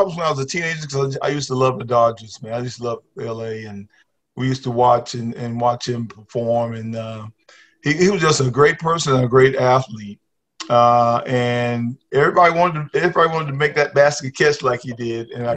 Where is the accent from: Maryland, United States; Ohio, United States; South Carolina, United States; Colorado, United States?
South Carolina, United States; Whitmire; When I grew up in Whitmire and matriculated to South Carolina State University